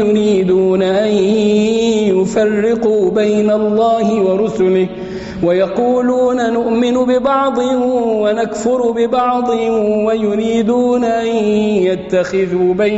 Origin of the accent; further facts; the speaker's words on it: Egypt; حتى لو واحد عمل فيها أبو العريف عندنا في مصر يعني،